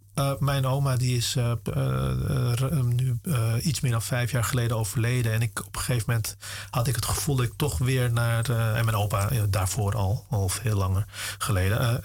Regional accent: Amstelveen, North Holland, Netherlands; daarna zijn we verhuisd naar Amstelveen.

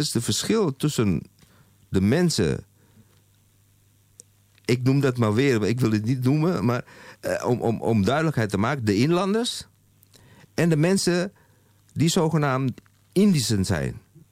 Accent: Indonesia; Ik ben een Indonesiër.

